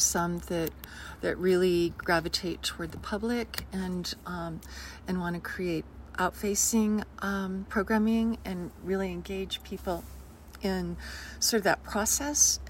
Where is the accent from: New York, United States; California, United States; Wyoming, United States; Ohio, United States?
Wyoming, United States; And let's be clear, I'm from Wyoming. So this is home for me.